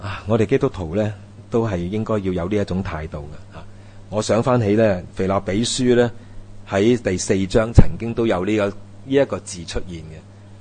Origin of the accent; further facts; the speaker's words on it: China; 我们中国人的谚语真的很正，今日不知听日事。